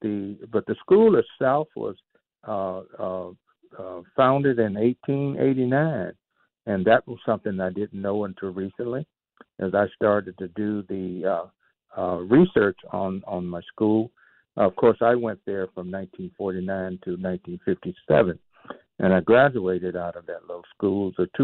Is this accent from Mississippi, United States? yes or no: yes; Mississippi, United States; Well, in growing up in Mississippi, I think if you have a picture of black families growing up in Mississippi in the 1940s, 50s, and the 60s in the Civil Rights era